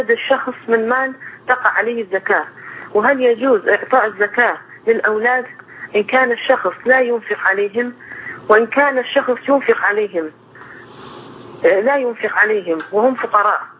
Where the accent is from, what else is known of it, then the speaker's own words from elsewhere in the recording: Iraq; نحن أنا من العراق هل يجوز للمرأة أن تقود سيارة نحن من العراق